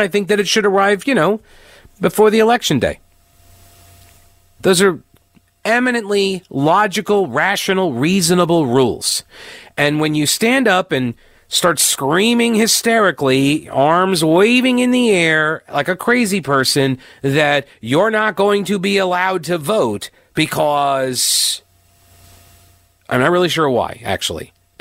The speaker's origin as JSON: {"language": "English", "town": "Long Island", "region": "New York", "country": "United States", "tie": "born or raised there", "said": "Look, as somebody who comes from originally the Northland up there, I grew up on Long Island."}